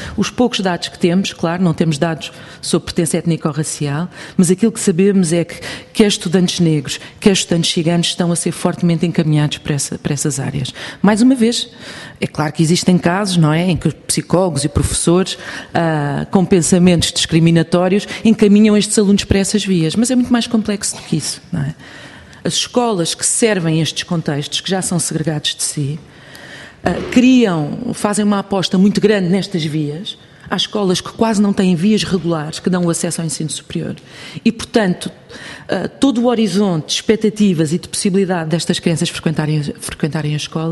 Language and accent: Portuguese; Portugal; Eu sou portuguesa e faz parte da minha cultura